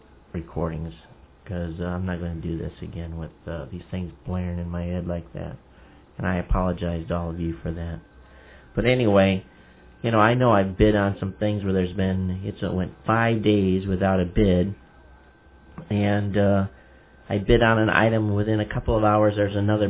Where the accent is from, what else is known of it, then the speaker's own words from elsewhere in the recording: United States; I know as an American, you know, we value our freedom of speech considerably.